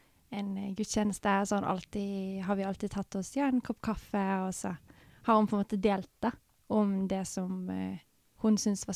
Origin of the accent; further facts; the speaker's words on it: Bergen, Vestland, Norway; jeg har vokst opp I Bergen. Vokst opp halvbarndommen på Sandsli. Og så flyttet vi til byen når jeg var rundt 11-12. Og så har bodd opp, jeg har vokst opp som halvt byjente.